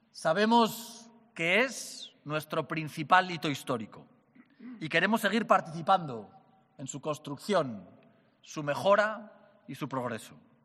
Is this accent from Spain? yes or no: yes; Aragon, Spain; accent: Aragonese; nos permite mostrar hoy nuestro especial acento aragonés